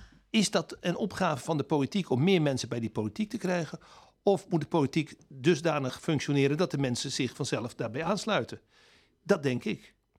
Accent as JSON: {"language": "Dutch", "country": "Netherlands", "said": "Tenminste, wij zijn Nederlanders."}